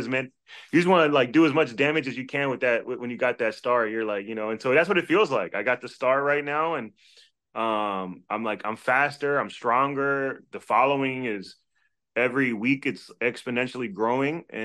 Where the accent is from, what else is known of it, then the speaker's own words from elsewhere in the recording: Washington, District of Columbia, United States; I made my name in Washington, D.C., my hometown, where I started comedy in the open mic circuit